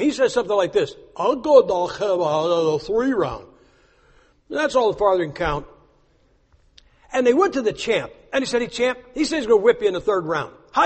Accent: Ohio, United States; I'm from Ohio, but we live in Idaho now because I run the school.

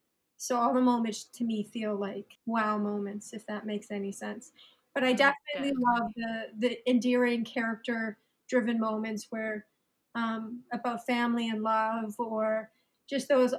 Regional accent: Toronto, Ontario, Canada; I was born and raised in Toronto.

